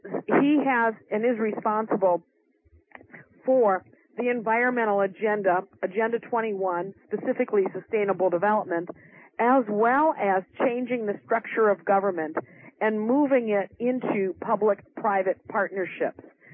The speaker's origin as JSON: {"language": "English", "town": "Racine", "region": "Wisconsin", "country": "United States", "tie": "born or raised there", "said": "I mean, I used to work at the Racine Water Department where I grew up in Racine, Wisconsin."}